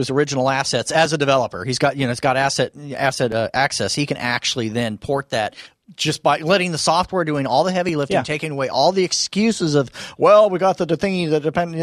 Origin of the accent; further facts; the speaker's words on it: Missouri, United States; I'm from Missouri.